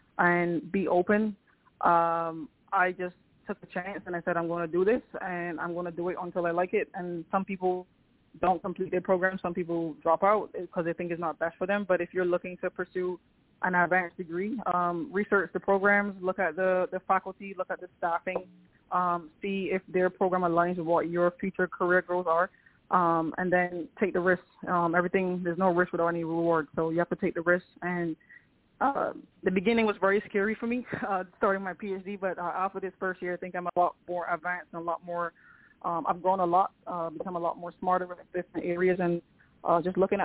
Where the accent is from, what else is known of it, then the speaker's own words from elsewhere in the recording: Barbados; as I said, I'm from Barbados, so I also want to be able to, in maybe 15, 20 years, probably go back home and actually enhance sport in my country